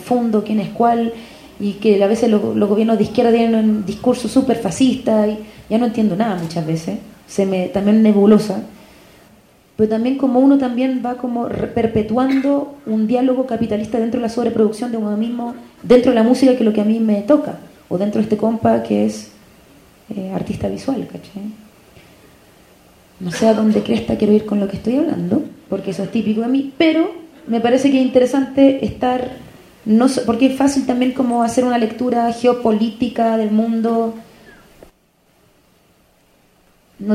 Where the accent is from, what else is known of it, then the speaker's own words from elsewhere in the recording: Chile; amo mi país, lo amo, porque es mi gente, es mi tierra, me reconozco en su esquina